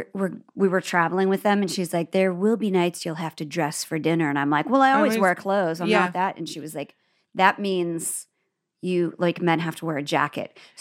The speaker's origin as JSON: {"language": "English", "region": "Midwest", "country": "United States", "said": "Well, we have a lot of words that other people, you can see them go like, me, because we're from the Midwest."}